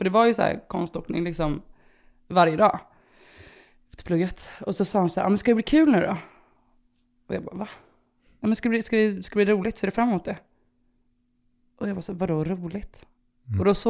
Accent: Kungsbacka, Halland County, Sweden; vi växte upp i Kungsbacka, 3 mil utanför Göteborg

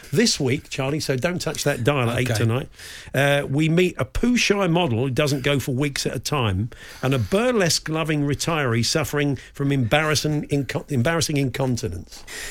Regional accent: West Midlands, United Kingdom; as a 9-year-old growing up in Warwickshire in the 1980s, we had Gladstone Small come into our school one day to tell us what it was like to play for Warwickshire in England.

